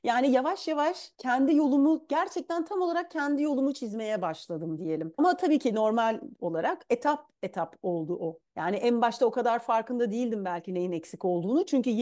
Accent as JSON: {"language": "Turkish", "region": "Mersin", "country": "Turkey", "tie": "born there", "also_born_or_lived": "Antalya / Adana / İzmir / United States", "moved": "yes", "said": "Küçükken çok taşındık. Mersin doğumluyum ama hani güney illerinde, sonra Antalya, Adana, oradan İzmir'e taşındık. Annemler İzmirliydi zaten. Sonra ben Amerika'ya taşındım. Amerika'da da oradan oraya taşındım. Sonra Amerika'dan Fransa'ya geldim, Paris'e geldim. Sonra oradan da buraya taşındım."}